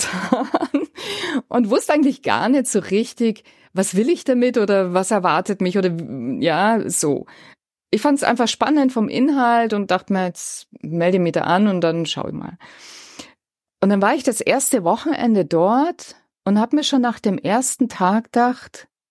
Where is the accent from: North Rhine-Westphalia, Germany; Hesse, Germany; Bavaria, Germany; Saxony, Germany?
Bavaria, Germany; now in Kochel, Germany; Ich bin in einem fränkischen Dorf aufgewachsen. Ein ganz kleines Dorf.